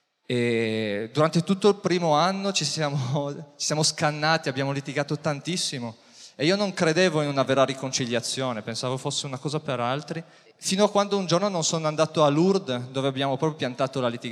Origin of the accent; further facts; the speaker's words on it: Saluzzo, Piedmont, Italy; Io sono di Saluzzo proprio